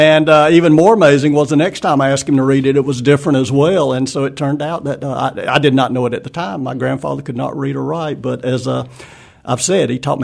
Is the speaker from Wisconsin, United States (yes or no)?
no; Boiling Springs, North Carolina, United States; I grew up in Boiling Springs, so not too far from here.